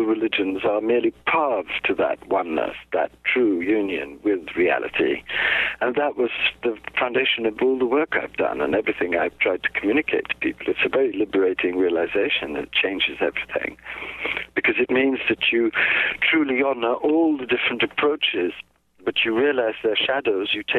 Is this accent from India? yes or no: yes; India; born there; I was born in India.